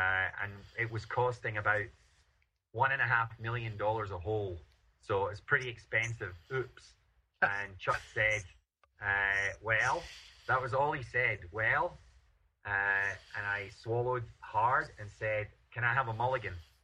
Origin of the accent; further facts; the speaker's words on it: Scotland, United Kingdom; being a Scot, and probably I think I was the only Scot in the short list of 20